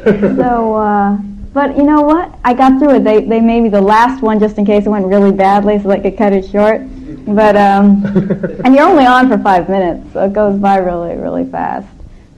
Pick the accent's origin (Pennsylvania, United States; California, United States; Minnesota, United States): California, United States; Los Angeles; Well, you know, I grew up in Hollywood, so it's my home.